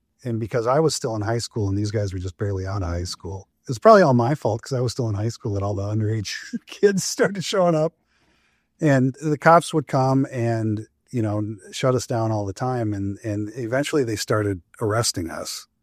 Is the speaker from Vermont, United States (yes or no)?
no; Robbinsdale, Minnesota, United States; But well, and it goes back to growing up in Robbinsdale.